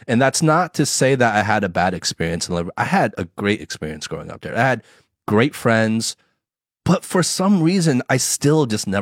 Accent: United States; When I was growing up in the States, I never felt more American than ever. I was like, yeah, I'm American through and through. This is my home. This is my culture.

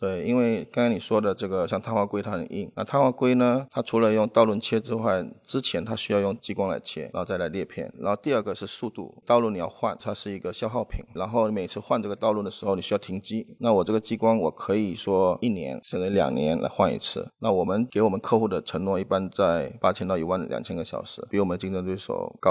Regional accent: Malaysia; now in China; 因为我本身是马来西亚人，

